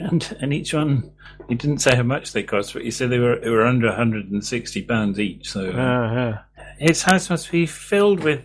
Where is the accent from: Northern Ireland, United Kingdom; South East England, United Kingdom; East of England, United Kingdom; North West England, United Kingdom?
East of England, United Kingdom; also born or lived in London; as a kid, I moved from London to Norfolk, and Norfolk was a very remote county way on the east side of England, which is, you know, it's 100 miles away from London.